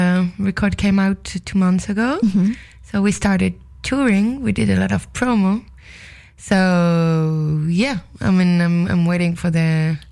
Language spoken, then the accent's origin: English; Paris, Île-de-France, France; English is a second language; I was born and raised in Paris.